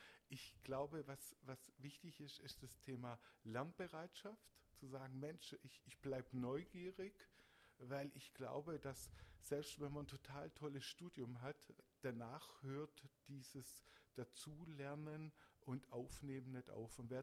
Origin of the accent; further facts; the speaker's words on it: Baden-Württemberg, Germany; Als Schwabe natürlich auch Linsen und Spätzle.